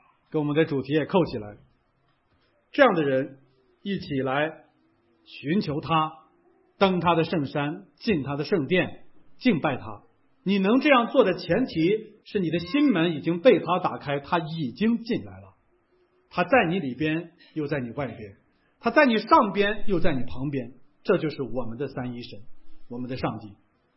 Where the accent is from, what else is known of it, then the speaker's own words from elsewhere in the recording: Northeast China, China; accent: Northeastern Mandarin; 如果用咱们东北话说